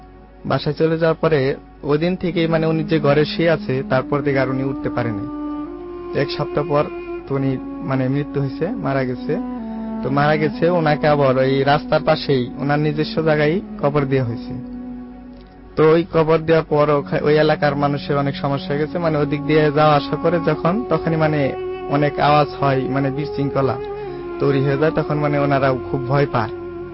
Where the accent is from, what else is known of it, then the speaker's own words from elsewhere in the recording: Tangail, Dhaka Division, Bangladesh; টাঙ্গাইল থেকে রাথুরে গ্রাম।